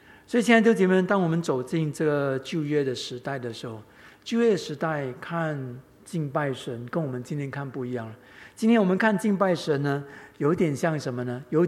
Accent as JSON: {"language": "Chinese", "country": "Singapore", "said": "我是本地人"}